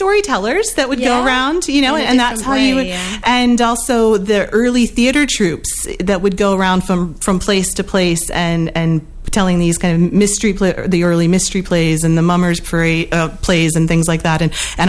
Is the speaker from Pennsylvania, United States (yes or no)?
yes; Pennsylvania, United States; was a student docent at a Revolutionary War museum in my hometown in Pennsylvania.